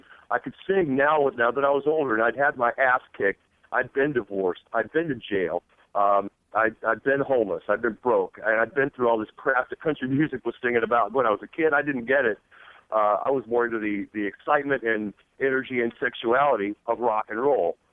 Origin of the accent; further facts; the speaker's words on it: Phoenix, Arizona, United States; But I call Phoenix my hometown because that's where we settled in when I was about nine. The construction business was booming in Phoenix, and I spent my formative years there.